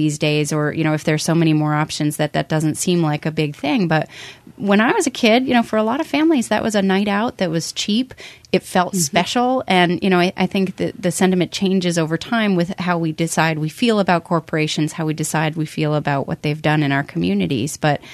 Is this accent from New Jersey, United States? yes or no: no; Middlebury, Vermont, United States; I remember I was a little kid growing up in Middlebury, Vermont in the 80s